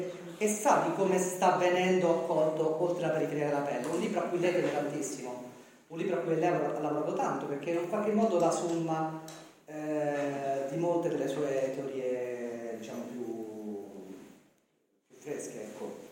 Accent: Rome, Lazio, Italy; Che sono romano romanista

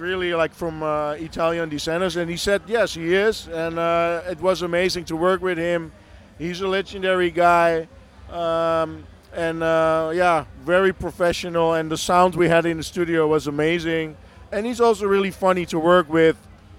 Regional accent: Amsterdam, North Holland, Netherlands; English is a second language; And in the Netherlands, I'm from Amsterdam. I grew up there. I was born there. Grew up there.

